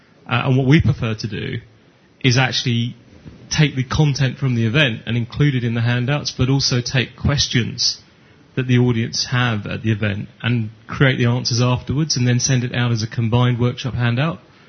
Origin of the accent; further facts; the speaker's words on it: Belgium; and I'm from Belgium.